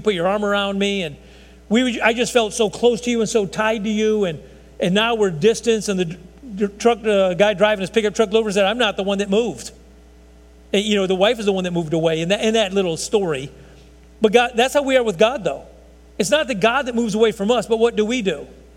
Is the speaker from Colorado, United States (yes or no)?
no; Chicago, Illinois, United States; I look back as a kid, I'm from Southside Chicago, sorry. What am I doing? South Chicago.